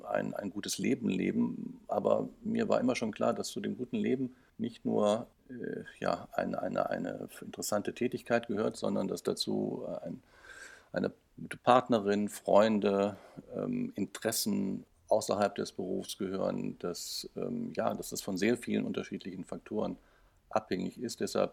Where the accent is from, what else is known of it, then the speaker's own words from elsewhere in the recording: Detmold, North Rhine-Westphalia, Germany; auch heute noch gerne nach Detmold und gerate auch schnell ins Schwärmen, wenn ich gefragt werde, wo ich herkomme.